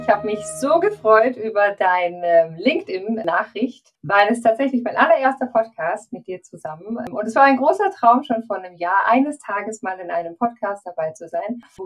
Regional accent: Heidelberg, Baden-Württemberg, Germany; also born or lived in Ludwigshafen; Geboren in Ludwigshafen, aber dann doch aufgewachsen in Heidelberg.

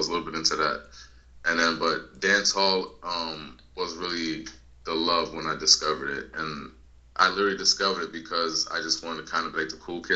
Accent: Boston, Massachusetts, United States; growing up in environments that you grew up in, you know, growing up in Boston. You know what I mean? Like, the streets was everything.

